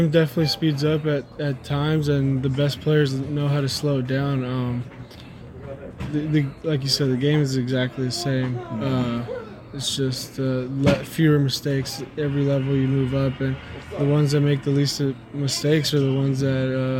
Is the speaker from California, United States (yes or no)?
yes; Los Angeles, California, United States; I grew up in East L.A., played all over L.A., and it was always just competing out there.